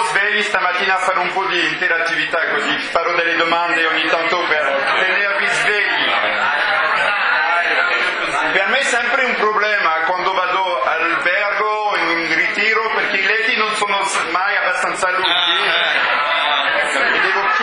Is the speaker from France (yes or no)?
yes; France; Italian is a second language; io sono francese